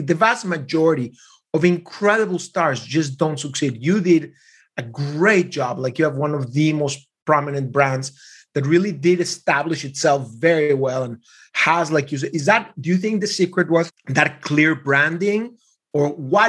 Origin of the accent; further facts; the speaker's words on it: Mexico; I was raised in Mexico in a very small Jewish community